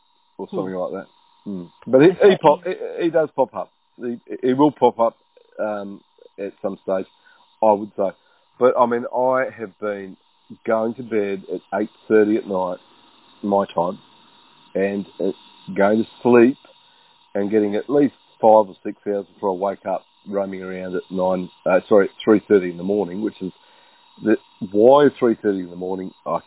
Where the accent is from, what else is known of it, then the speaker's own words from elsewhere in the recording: New Zealand; And so I grew up in New Zealand.